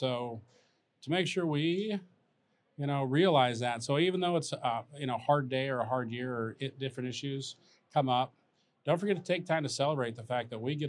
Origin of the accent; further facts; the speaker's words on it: Lincoln, Nebraska, United States; You know, I grew up in Lincoln, Nebraska, in a part of Lincoln that was very, very poor.